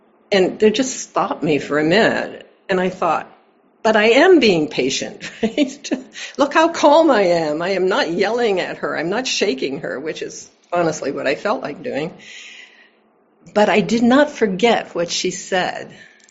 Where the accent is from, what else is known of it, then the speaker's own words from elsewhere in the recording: Minnesota, United States; born there; also born or lived in Bellingham / Montreal; I moved actually from Bellingham to Quebec, even though I was born in Minnesota. So I had been in I was living in Montreal then, and I'd been there for a couple of years.